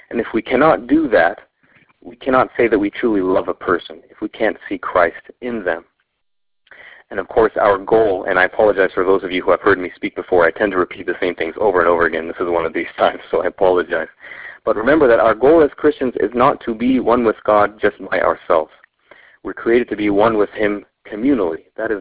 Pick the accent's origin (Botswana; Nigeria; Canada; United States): Canada; Vancouver, British Columbia; near my hometown in Vancouver, B.C., up in Western Canada.